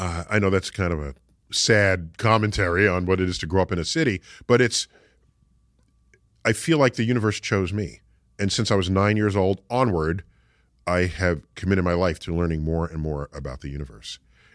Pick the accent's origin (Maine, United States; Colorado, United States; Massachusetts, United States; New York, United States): New York, United States; New York City; So I grew up in the Bronx. And in New York City, surely as is true in London, you don't have a relationship with the night sky.